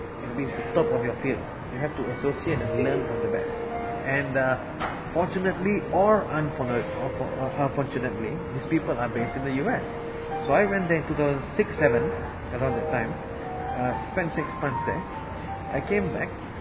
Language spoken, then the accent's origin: English; Malaysia; I grew up in Malaysia. I was born in Malaysia, and I was there till I was about. I got my first international exposure when I was 9.